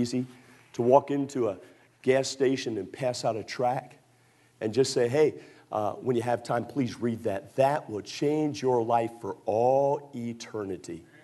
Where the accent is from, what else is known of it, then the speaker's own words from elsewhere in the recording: Baltimore, Maryland, United States; born there; So I was born in Baltimore City. I want to go back to the city.